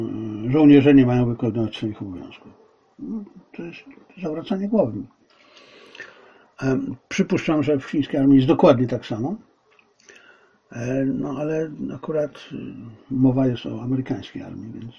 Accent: China; To mnie serce boli, bo jestem Chińczykiem.

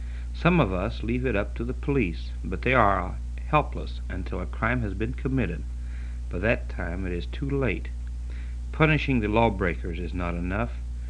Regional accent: Linton, Indiana, United States; Since Linton is my hometown, I remember that while I was in high school, Linton was among the worst in the state.

